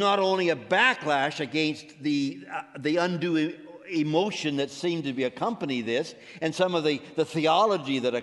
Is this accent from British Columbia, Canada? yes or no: no; Saskatoon, Saskatchewan, Canada; I was raised in Saskatoon.